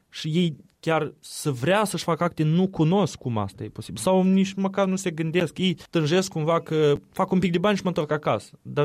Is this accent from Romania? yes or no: no; Cahul, Cahul District, Moldova; moved away; dacă vorbim de orașul meu de Baștină, orașul Cahul, oamenii foarte mult s-au schimbat în 15 ani, 14 ani